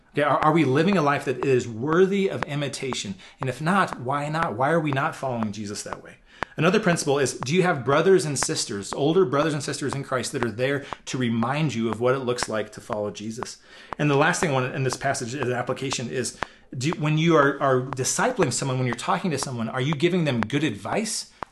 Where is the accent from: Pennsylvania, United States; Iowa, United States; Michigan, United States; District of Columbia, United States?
Iowa, United States; I'm generally I try to be a nice person, and I'm from Iowa.